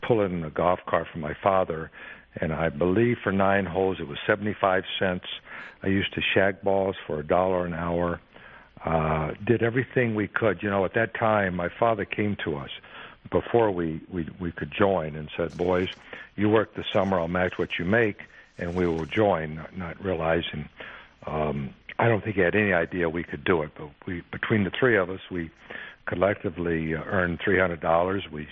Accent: Wilmington, North Carolina, United States; also born or lived in Tennessee; I was born in Tennessee. I don't remember it. I grew up in a place called Wilmington, North Carolina, where those were my younger years and tender years, and that's where I started this wonderful game of golf.

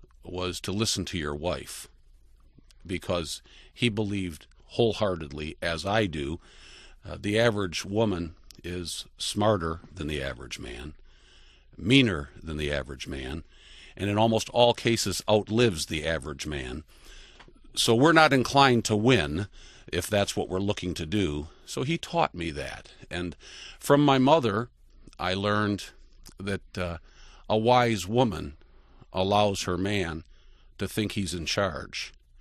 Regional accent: Detroit, Michigan, United States; And my childhood was growing up in Detroit.

